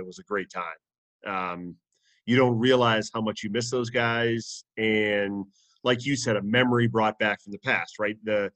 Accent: Massachusetts, United States; I mean, we come from... we're from Massachusetts, Western Mass.

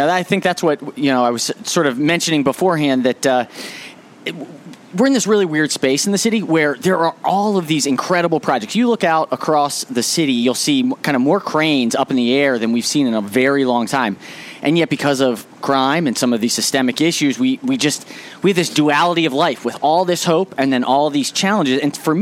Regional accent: Silver Spring, Maryland, United States; growing up in Silver Spring, I was very fortunate and felt very blessed

